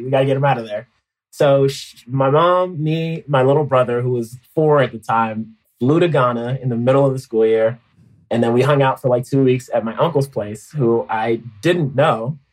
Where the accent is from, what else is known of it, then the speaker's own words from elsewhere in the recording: Maryland, United States; Yeah, I'm from Maryland, born and raised in, Montgomery County, but raised in Prince George's County.